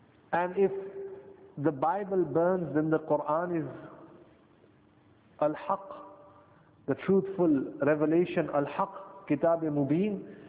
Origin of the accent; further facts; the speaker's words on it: United Kingdom; We are British, no doubt.